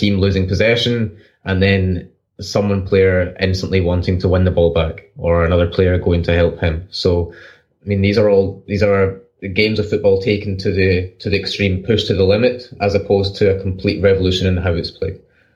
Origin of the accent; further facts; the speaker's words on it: Scotland, United Kingdom; accent: Scottish; my Scottish accent is just butchering all of Johan Cruyff's legacy here.